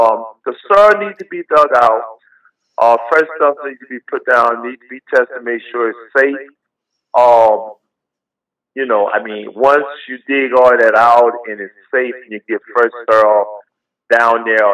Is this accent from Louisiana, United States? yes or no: yes; New Orleans, Louisiana, United States; I'm originally from New Orleans. As a matter of fact, I'm originally from the Lower Ninth Ward right here where I was born in 1954 in lower part of the Ninth Ward.